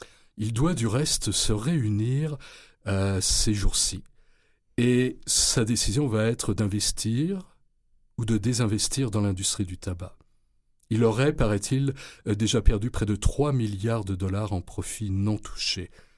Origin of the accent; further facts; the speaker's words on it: Quebec, Canada; Il est légitime qu'en tant que Québécois, on s'interroge.